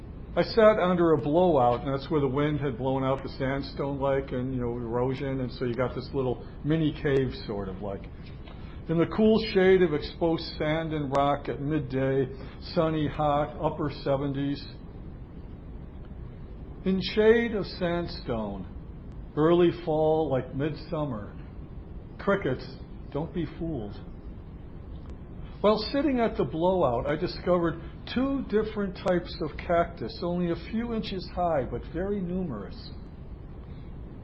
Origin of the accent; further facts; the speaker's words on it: New York, United States; I'm from New York. The stickers are up here on the windshield.